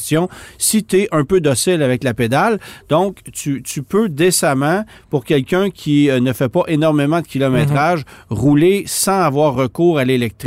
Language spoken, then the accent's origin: French; Canada; Et 45 km, c'est ce qu'on estime chez nous au Canada.